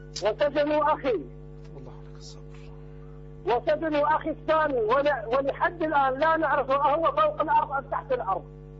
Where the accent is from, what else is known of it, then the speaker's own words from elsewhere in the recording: Iraq; أنا إمام وخطيب من العراق.